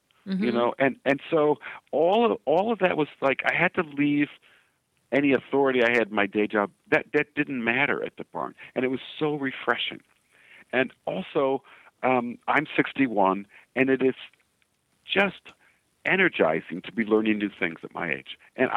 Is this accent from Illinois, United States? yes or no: yes; Chicago, Illinois, United States; My dad sold cattle at the Chicago Stockyards. I grew up in Chicago